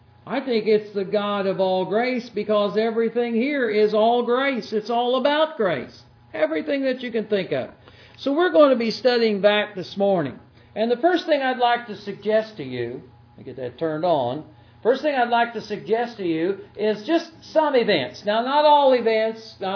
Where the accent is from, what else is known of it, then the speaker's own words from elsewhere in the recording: Indiana, United States; There, I'm from Indiana, drowned.